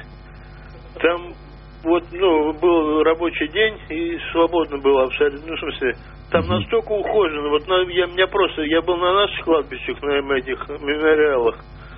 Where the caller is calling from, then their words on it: Moscow, Russia; Из Москвы, да.